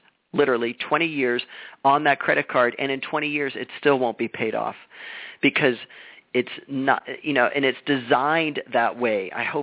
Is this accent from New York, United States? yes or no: no; Florida, United States; Now, I came from Florida, and my hot water heater tank was actually in my garage